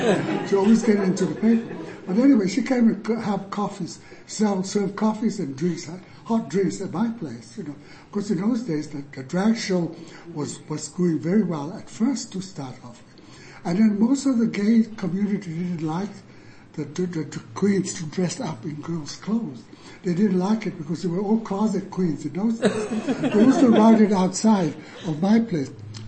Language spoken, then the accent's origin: English; Samoa; now in Australia; Well, I came from Samoa, and I didn't open anything. I worked at a tram in those days. This is during the 50s, you know.